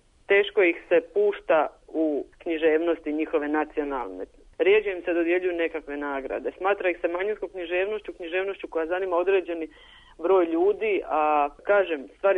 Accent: Dalmatia, Croatia; budući da je moje djetinjstvo u Dalmaciji, u patrijarhalnoj sredini, također bilo jako snažno obilježeno nasiljem

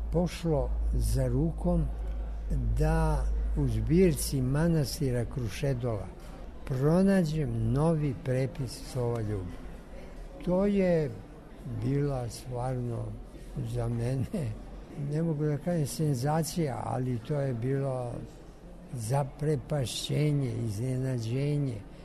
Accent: Belgrade, Serbia; Ja sam rođen u Beogradu, porastao ovde, kršten ovde, učio školu, ceo radni vek proveo ovde, tako da se prijatno osjećam.

